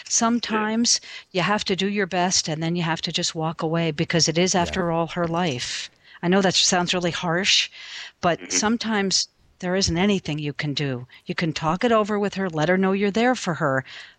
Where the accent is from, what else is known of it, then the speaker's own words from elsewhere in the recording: Albuquerque, New Mexico, United States; This one is from Marge in my hometown, Albuquerque, New Mexico.